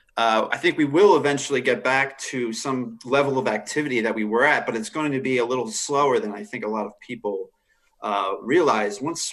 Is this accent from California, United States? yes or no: no; Philadelphia, Pennsylvania, United States; now in Charlotte, United States; I'm actually one of them. I'm from Philadelphia, and I just moved to Charlotte about 2 years ago.